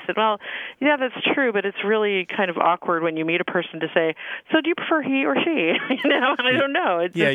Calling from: San Diego, California, United States; I'm calling from San Diego.

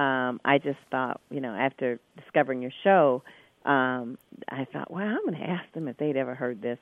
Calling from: Springfield, Illinois, United States; I'm calling from Springfield, Illinois.

